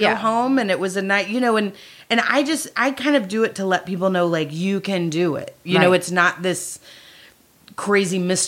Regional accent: Grand Prairie, Texas, United States; Now, I'm from Grand Prairie, Texas. It's a suburb of Dallas, but has a real country bend to it.

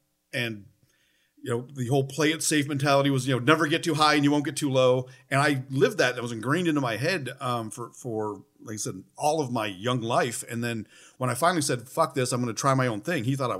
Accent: West Seneca, New York, United States; The suburb I grew up in outside of Buffalo was West Seneca

